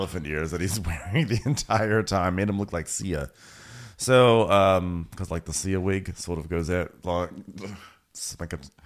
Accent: Tasmania, Australia; I'm from Australia. Close. I'm actually raised in Tasmania.

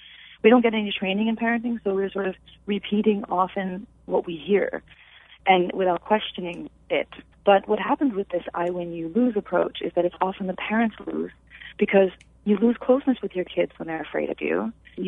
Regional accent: United States; Yes, I was raised, born and raised, yes.

